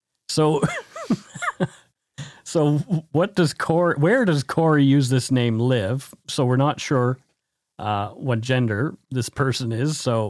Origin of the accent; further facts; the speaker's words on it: Liverpool, North West England, United Kingdom; Oh, Liverpool, England. Yeah. Well, there you go. I'm from Liverpool.